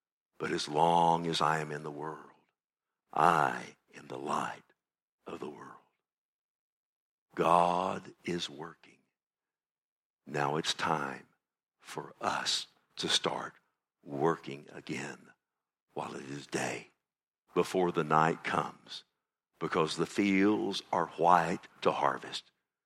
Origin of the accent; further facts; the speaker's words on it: Ireland; I'm Irish, of course.